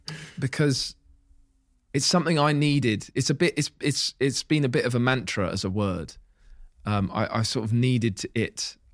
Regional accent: Hitchin, East of England, United Kingdom; And I went into my first year living away from Hitchin, my hometown.

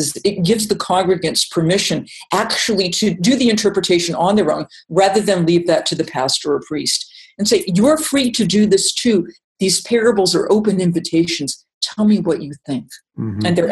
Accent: Massachusetts, United States; I'm from Massachusetts. I learned all about the Pilgrims and how splendid they were

